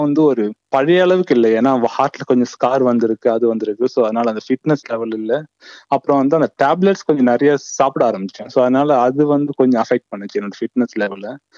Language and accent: Tamil; Pondicherry, Puducherry, India; moved away as an adult; now in Sydney, Australia; நான் பிறந்து வளர்ந்ததெல்லாம் இந்தியால பாண்டிச்சேரி. படிச்சது இன்ஜினியரிங் அண்ட் ஒர்க் பண்ணதெல்லாம் வந்து மோஸ்டா ஒர்க் பண்ணதெல்லாம் சென்னையில.